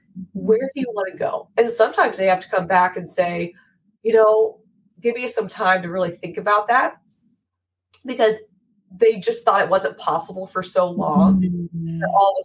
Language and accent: English; Virginia, United States; where I grew up near Shenandoah National Park